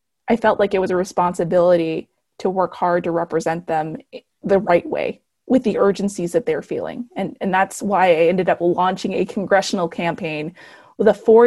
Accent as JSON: {"language": "English", "town": "El Paso", "region": "Texas", "country": "United States", "tie": "born there", "said": "I was born in El Paso, Texas, to a Mexican mom"}